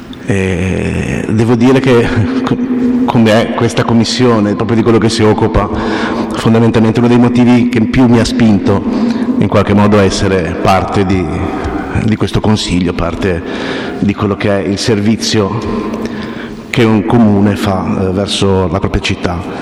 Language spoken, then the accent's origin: Italian; Genoa, Liguria, Italy; ho detto che come genovesi non siamo portati